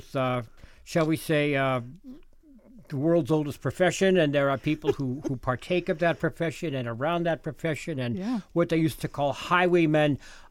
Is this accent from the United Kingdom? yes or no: no; Boston, Massachusetts, United States; You have a fine orchestra in Boston, and I was looking at, which is full disclosure, my hometown, and I know something about this.